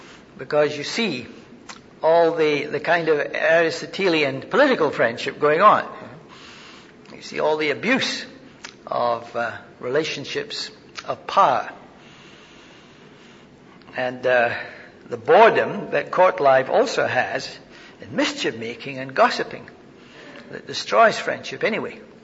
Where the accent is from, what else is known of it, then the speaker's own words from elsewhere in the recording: United Kingdom; moved away; which struck us very strange when we came over from Britain